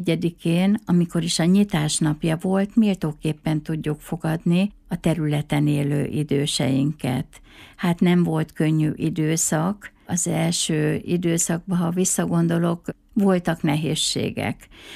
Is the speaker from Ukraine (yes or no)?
no; Jász-Nagykun-Szolnok, Hungary; born there; now in Miskolc, Hungary; Én Szolnok megyében egy kis alföldi városban születtem, és 82-ben kötöttünk házasságot férjemmel, és 83 óta élünk Miskolcon együtt